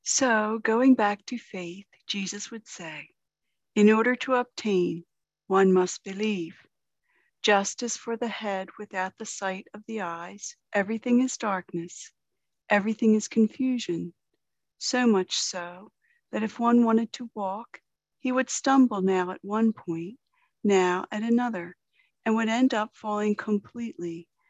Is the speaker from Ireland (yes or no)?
yes; Ireland; I'm Irish. I like to sing, even though I can't.